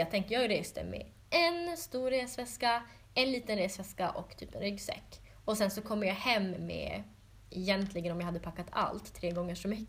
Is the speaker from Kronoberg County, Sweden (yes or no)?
no; Norrbotten County, Sweden; För jag tänkte, ja, men jag kommer ju ändå från Norrbotten.